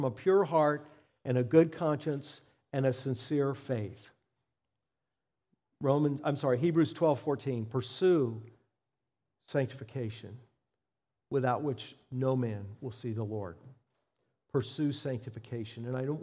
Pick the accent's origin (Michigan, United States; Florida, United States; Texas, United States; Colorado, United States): Florida, United States; Pompano Beach; I grew up in Pompano Beach, but they would take us down in the youth group down to Miami.